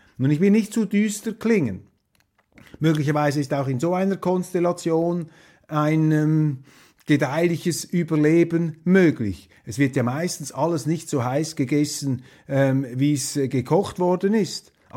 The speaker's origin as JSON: {"language": "German", "country": "Switzerland", "said": "Wir sind Schweizer, wir stehen dem Ganzen ja auch mit freundlicher, wohlwollender Distanz gegenüber."}